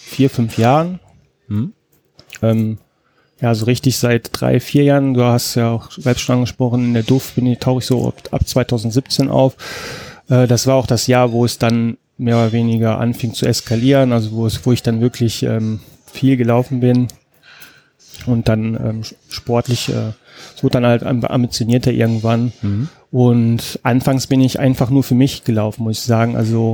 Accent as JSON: {"language": "German", "town": "Cologne", "region": "North Rhine-Westphalia", "country": "Germany", "said": "ich komme aus Köln, bin 44 Jahre alt."}